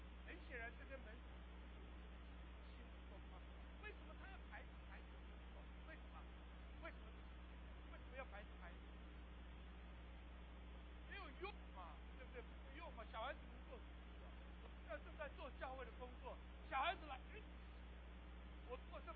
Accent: China; 这就像我们中国人，我记得啊，中国大陆有什么高度行善的叫什么什么标啊，我忘了。

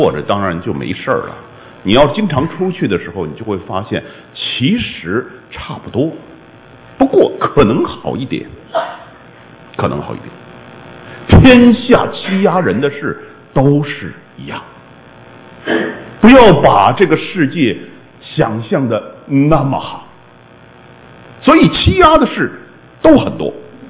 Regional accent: China; now in United States; 哎，这就是我们很典型的在海外华人的写照。所以出门既然靠了朋友，我们在座的都是出门的，所以呢在国外特别实行什么同乡会啊？我们湾区好

